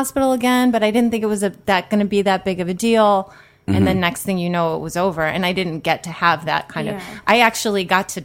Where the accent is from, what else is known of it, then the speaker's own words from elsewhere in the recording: Illinois, United States; I'm from the Chicago suburbs.